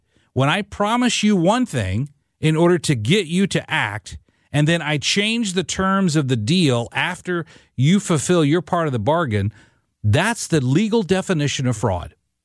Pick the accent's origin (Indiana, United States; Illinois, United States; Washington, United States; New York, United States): Illinois, United States; Listen, I grew up in Southern Illinois. All my relatives, all my blood relatives still live in Southern Illinois.